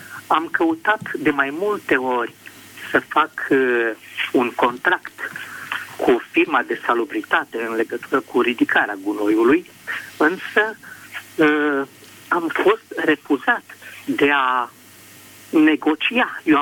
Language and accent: Romanian; Moldova Nouă, Caraș-Severin, Romania; Da. Moldova Nouă.